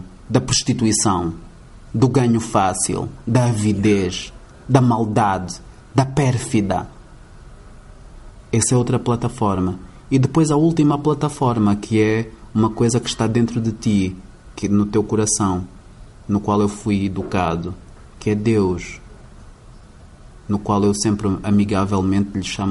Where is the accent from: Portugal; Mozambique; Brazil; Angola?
Angola; para que nós pensemos na nossa existência como angolanos